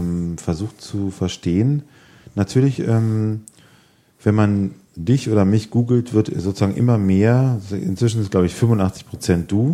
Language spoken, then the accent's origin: German; Hesse, Germany; Ich bin ja auch aus der Nähe von Kassel.